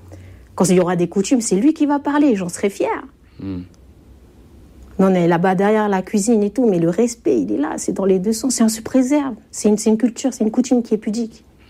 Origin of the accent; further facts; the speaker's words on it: Ouvéa, Loyalty Islands Province, New Caledonia; On en a discuté, moi je viens d'Ouvéa.